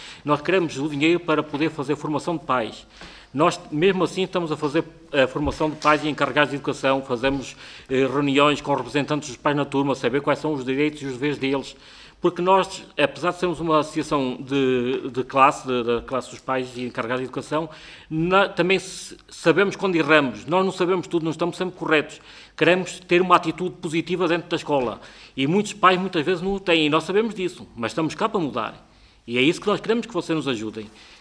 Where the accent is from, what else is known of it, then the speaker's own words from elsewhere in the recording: Castro Daire, Viseu, Portugal; Sou o Vice-Presidente da CNIP … venho de Viseu, mais propriamente de Castro da Aire.